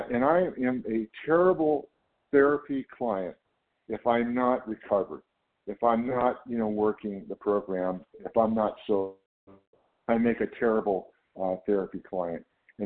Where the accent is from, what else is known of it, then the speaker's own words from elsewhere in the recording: California, United States; Thank you, moderator. … I'm from California.